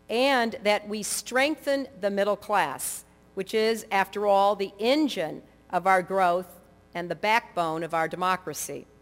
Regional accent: Chicago, Illinois, United States; born there; quite a bit has obviously changed since I was born in Chicago all those years ago

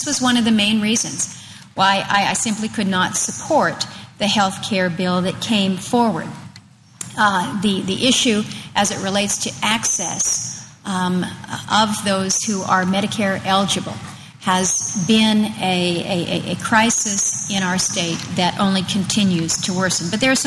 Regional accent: Alaska, United States; Now, the situation in my home state of Alaska is particularly dire

